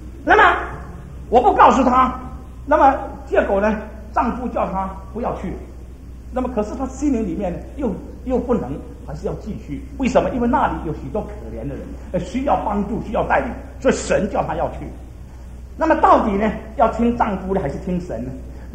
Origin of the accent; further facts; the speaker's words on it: Singapore; 因为我是新加坡人